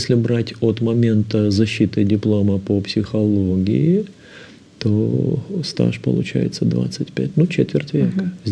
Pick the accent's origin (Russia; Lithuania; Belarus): Lithuania; в Литве у себя вот на малой родине я и так являюсь доктором наук